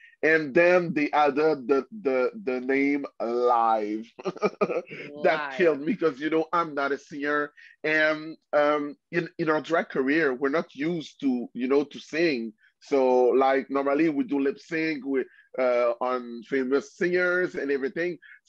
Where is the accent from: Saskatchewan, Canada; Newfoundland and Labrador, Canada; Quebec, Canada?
Quebec, Canada; Quebec City; So first, and we are two people from Quebec City.